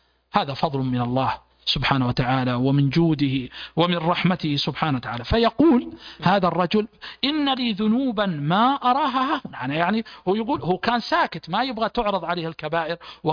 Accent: Saudi Arabia; عندنا في المملكة العربية السعودية

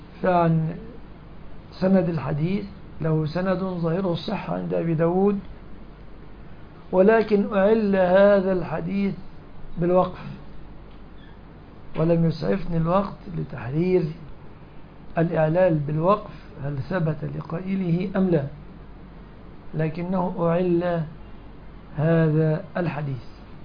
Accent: Egypt; عندنا كمصريين

